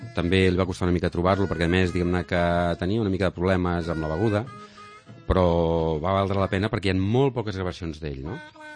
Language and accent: Catalan; Catalonia, Spain; born there; jo no sé per què vaig néixer al Berguedà en lloc del Mississipi.